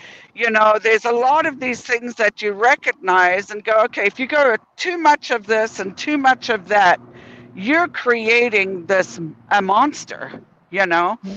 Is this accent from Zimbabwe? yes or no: yes; Zimbabwe; moved away; also born or lived in South Africa; I'm originally from Rhodesia, which is now Zimbabwe.